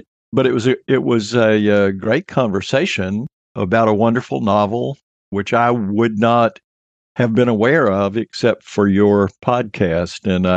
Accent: Mobile, Alabama, United States; I was living in Alabama when the decade started in Mobile down on the Gulf Coast. And I was in junior high school, which is what we called it then, when the 1960s began.

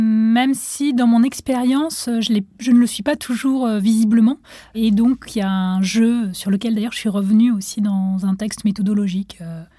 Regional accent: Tunisia; now in France; moi, j'ai grandi en Tunisie. Et donc, en arrivant en France

